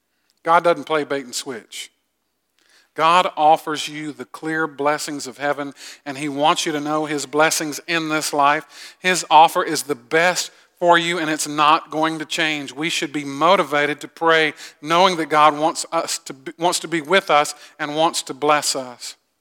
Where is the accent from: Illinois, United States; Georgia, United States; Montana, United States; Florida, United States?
Georgia, United States; Augusta; So I'm from Augusta. I guess I'm from South Georgia.